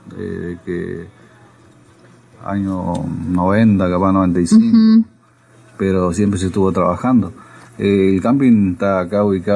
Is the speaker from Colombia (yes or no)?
no; Argentina; somos argentinos